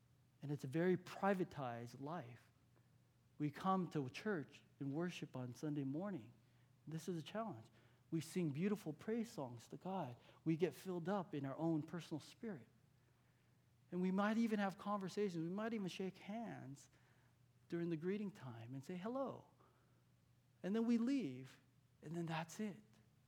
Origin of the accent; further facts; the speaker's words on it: California, United States; I'm a West Coast boy. I grew up on the West Coast. Kentucky was the first time that I actually moved outside of California.